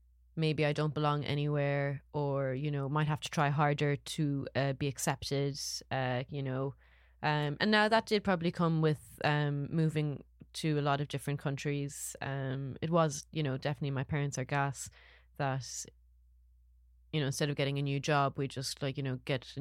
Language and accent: English; Saudi Arabia; I was born in Saudi Arabia. I grew up in Saudi Arabia.